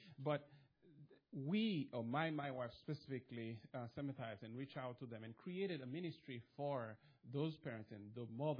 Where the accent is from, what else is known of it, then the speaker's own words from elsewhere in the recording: Haiti; Let me say that we are originally from Haiti, and my mother died in 2013, and we decided to go to Haiti and see my brother